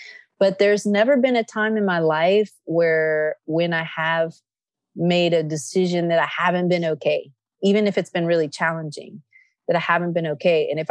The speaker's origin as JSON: {"language": "English", "town": "Nevada City", "region": "California", "country": "United States", "tie": "born or raised there", "said": "I am doing a concert in a week and a half in Nevada City, California, which is my hometown."}